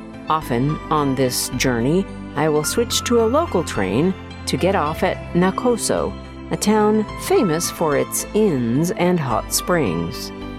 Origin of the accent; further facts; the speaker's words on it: California, United States; When I was a child growing up in California, my Japanese mother would ask me, "How do you know a tsunami is coming?"